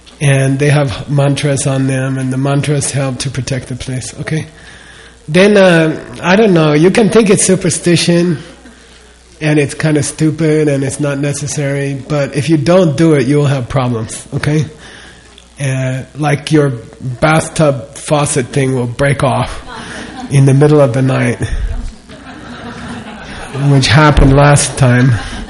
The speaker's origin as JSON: {"language": "English", "country": "United States", "tie": "born or raised there", "said": "And, you know, I grew up in America, and we don't believe in superstition very much."}